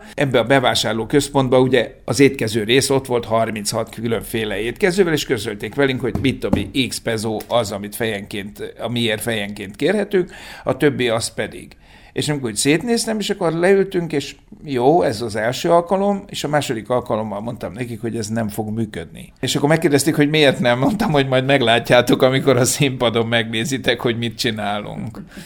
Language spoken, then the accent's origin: Hungarian; Hungary; Mert hogy ott érzik igazán, hogy magyar emberek vagyunk, és hogy tisztelnek és becsülnek minket azért, amit csinálunk és ahogy csináljuk.